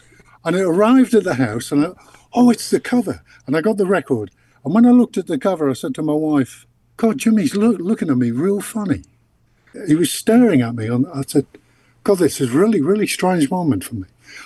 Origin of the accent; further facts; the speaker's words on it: Sunderland, North East England, United Kingdom; There was a society up in Sunderland, my hometown, called the Sunderland Pianoforte Society that had a recital